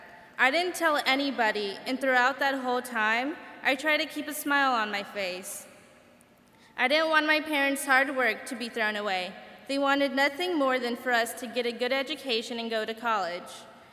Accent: United States; I am an American, a high school graduate, a scholarship recipient to Barton College, a future nurse.

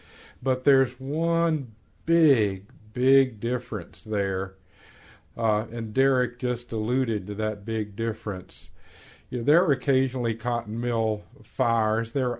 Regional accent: North Carolina, United States; Yes, I'm from North Carolina, and so I see the issues with coal through a couple of lenses that fit my background. One, I grew up with the tobacco industry.

